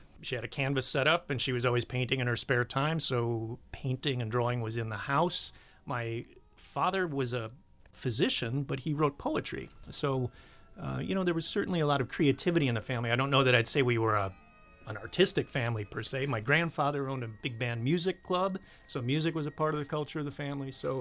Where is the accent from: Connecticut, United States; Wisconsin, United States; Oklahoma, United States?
Wisconsin, United States; Waukesha; moved away as an adult; also born or lived in Denver, United States / London, United Kingdom / Washington, United States; Strangely, Waukesha, Wisconsin still feels kind of like home, even though I moved away when I was 18.